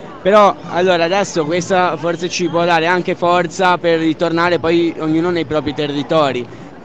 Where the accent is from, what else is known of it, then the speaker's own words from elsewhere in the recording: Genoa, Liguria, Italy; poi io vengo anche da Genova e siamo nel Terzo Valico pure noi